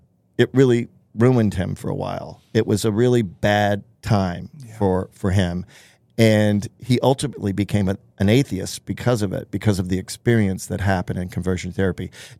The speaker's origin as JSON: {"language": "English", "town": "New Orleans", "region": "Louisiana", "country": "United States", "tie": "born or raised there", "said": "So there was this, I mean, that's what I grew up with in New Orleans. There was just this mishmash of extraordinary diversity that I've carried throughout my life."}